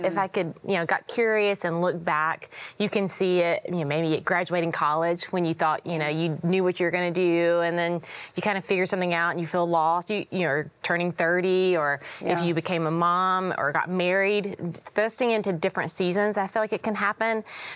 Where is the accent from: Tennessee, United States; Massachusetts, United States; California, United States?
Tennessee, United States; also born or lived in Atlanta area; we had just moved from the Atlanta area to my hometown in Tennessee, and we had went from like city living to country living